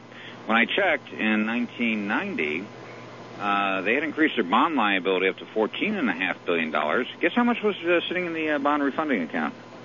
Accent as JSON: {"language": "English", "region": "New Jersey", "country": "United States", "tie": "born or raised there", "said": "being that I grew up in New Jersey, it's always great to hear a New York accent."}